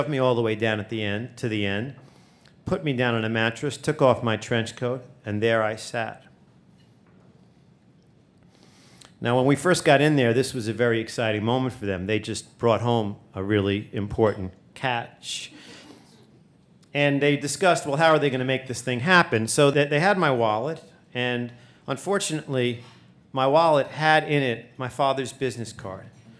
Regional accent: Brooklyn, New York, United States; And of course I had, because I grew up in Brooklyn.

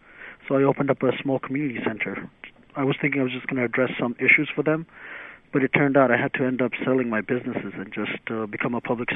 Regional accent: Brooklyn, New York, United States; Well, I grew up in Sheepshead Bay Projects

